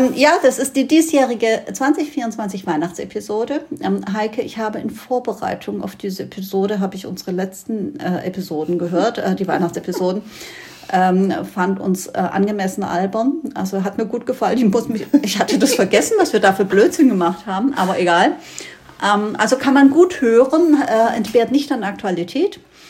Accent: Baden-Württemberg, Germany; Ja, ich bin Schwabe, schlägt auch durch.

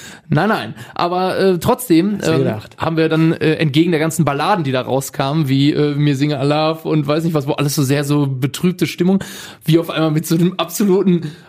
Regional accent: Cologne, North Rhine-Westphalia, Germany; born there; ich bin ja in Köln wirklich geboren. Karnevalshochburg

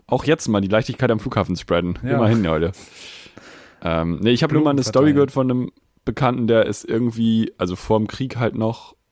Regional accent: Netherlands; German is a second language; Ich bin ja eigentlich Niederländer.

